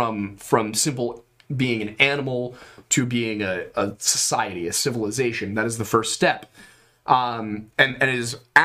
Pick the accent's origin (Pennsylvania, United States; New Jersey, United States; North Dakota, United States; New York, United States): Pennsylvania, United States; now in Florida, United States; I came here in 1998, but I'm originally from Pennsylvania. I've become acclimated to Florida to return back.